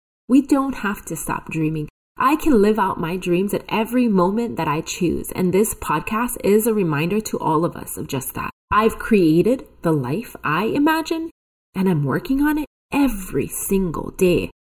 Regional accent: Kona, Hawaii, United States; Mahalo from Kona, my hometown.

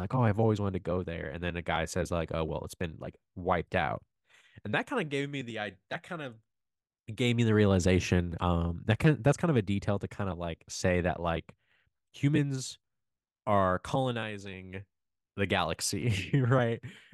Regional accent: Buenos Aires, Argentina; I'm from Buenos Aires

